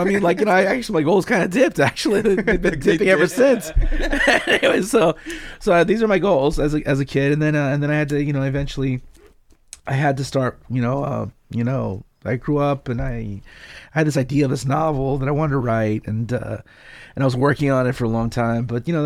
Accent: Monterey Park, California, United States; born there; I was born in Monterey Park.

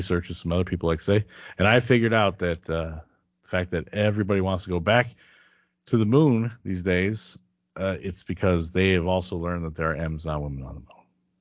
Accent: Midwest, United States; I grew up in the Midwest. So in winters, when you're stuck inside for like 4 or 5 months at a time, I probably watched a lot more TV.

